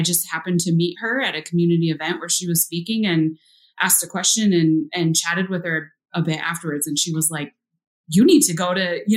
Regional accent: Oregon City, Oregon, United States; But I grew up in Oregon City, end of the Oregon Trail.

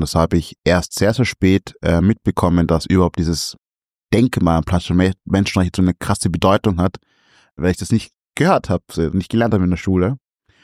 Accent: Salzburg, Austria; born there; Also ich bin geboren 1993 in Salzburg. Und natürlich war auch in der Zeit die Bevölkerung noch nicht sehr divers. Und ich bin jetzt 32

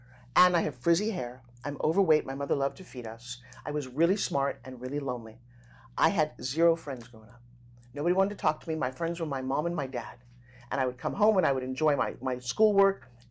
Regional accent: Long Island, New York, United States; I grew up on Long Island, New York.

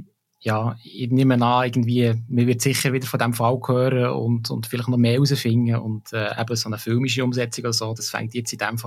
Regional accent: Bern, Switzerland; Da bringst du mich natürlich jetzt als Berner auf Glattis.

